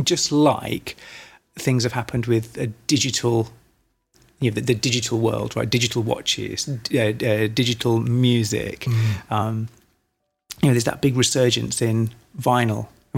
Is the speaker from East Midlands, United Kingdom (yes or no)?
yes; Measham, East Midlands, United Kingdom; I grew up in Measham